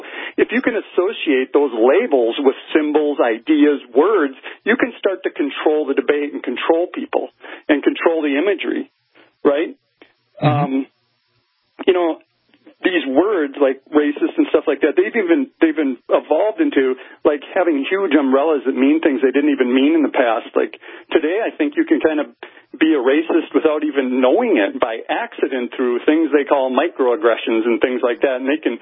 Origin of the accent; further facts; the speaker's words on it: Minnesota, United States; I'm 46 years old, grew up in Minnesota, I'm not from the South